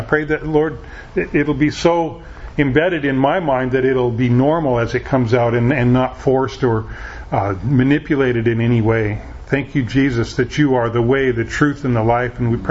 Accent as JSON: {"language": "English", "town": "Ruston", "region": "Washington", "country": "United States", "tie": "born or raised there", "said": "I was raised in Ruston. How many of you know where Ruston is?"}